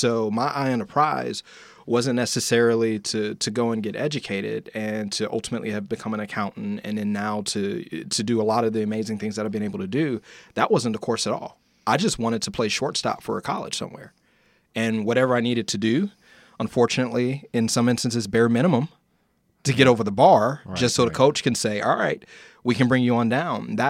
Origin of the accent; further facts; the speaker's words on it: Indiana, United States; I'm from Indiana for all of you. Indiana University, Purdue, University of Michigan, all these places, right?